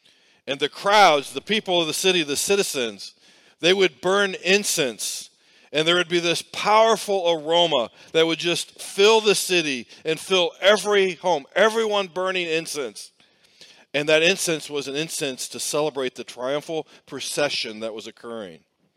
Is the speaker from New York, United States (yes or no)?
no; Herscher, Illinois, United States; now in Springfield, United States; So in my hometown of Hersher, Illinois, we always had the Labor Day parade.